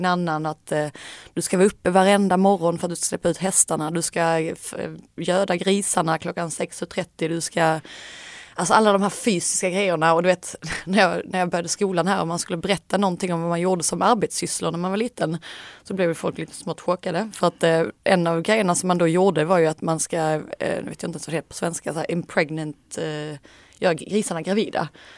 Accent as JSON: {"language": "Swedish", "town": "Vittskövle", "region": "Skåne", "country": "Sweden", "tie": "born or raised there", "said": "Jag växte upp på en liten grusväg som heter Galoppvägen i min lilla by Vittskövle. Och sen så växte vi upp med ett lantbruk där pappa var inspektör."}